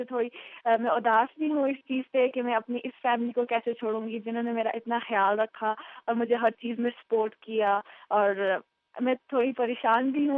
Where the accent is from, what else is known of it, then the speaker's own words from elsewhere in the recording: Pakistan; جب میں پاکستان سے آئی تھی